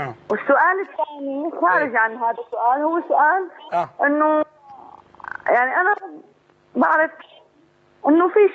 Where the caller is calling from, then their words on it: Syria; من سوريا.